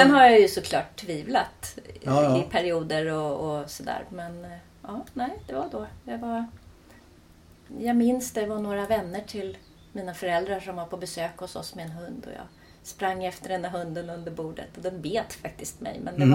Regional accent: Tyresö, Stockholm County, Sweden; Ja, jag är från Tyresö från början, och mina föräldrar också. Även mina mor- och farföräldrar bodde här i Tyresö, och faktiskt till och med morfars föräldrar också.

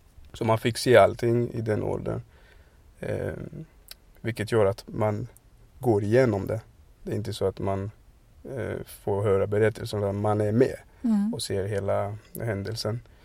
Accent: Burundi; Jag kommer från Burundi.

